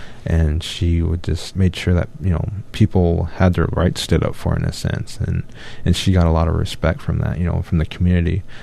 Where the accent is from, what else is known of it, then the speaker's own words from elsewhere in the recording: Denver, Colorado, United States; growing up in Denver, you go back to Pine Ridge and stuff's a little bit slower.